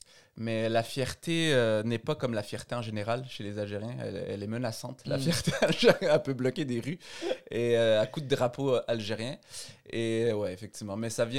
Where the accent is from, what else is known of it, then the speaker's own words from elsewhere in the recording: Quebec, Canada; accent: Québécois; Et puis, j'ai vraiment pris mon accent québécois.